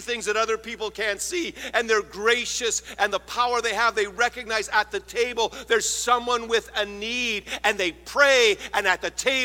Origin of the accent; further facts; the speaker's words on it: Canada; I was raised in Canada, and David Maines was like the Billy Graham of Canada.